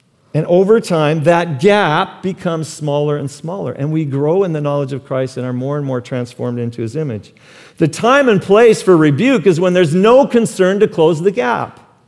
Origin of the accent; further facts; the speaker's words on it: Calgary, Alberta, Canada; also born or lived in Oklahoma, United States; When I moved to Canada, I was 7 or 8 years old and I came from Oklahoma. They don't play ice hockey in Oklahoma.